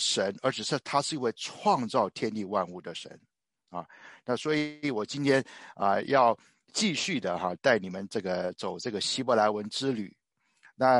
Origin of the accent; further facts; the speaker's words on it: China; 对于我们中国人来讲爱就是很简单